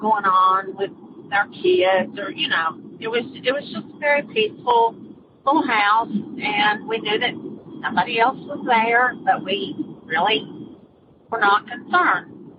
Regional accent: Concord, North Carolina, United States; I'm from Concord, North Carolina.

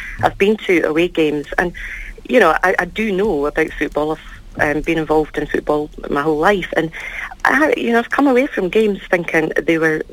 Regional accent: Scotland, United Kingdom; because I'm Scottish.

